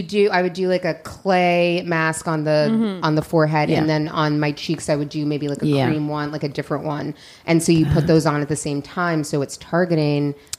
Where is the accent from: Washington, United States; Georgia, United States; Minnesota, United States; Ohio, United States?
Washington, United States; Seattle; also born or lived in New York; now in Los Angeles, United States; I grew up in Seattle. Mm-hmm. I lived on the East Coast for about 7 years, went out for college, stayed in New York for a bit, came back here. I've been in LA about 5 years.